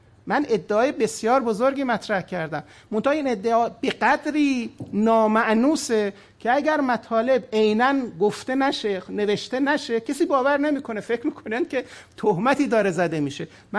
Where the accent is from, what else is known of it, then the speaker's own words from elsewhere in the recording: Iran; moved away; یادم هست وقتی که من از ایران به اینجا آمدم